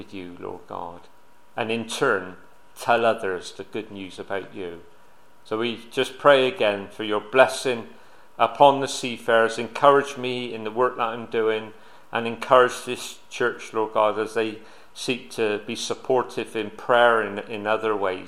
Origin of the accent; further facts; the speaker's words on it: Bristol, South West England, United Kingdom; No, I can't even speak English properly. Being that I come from South Bristol.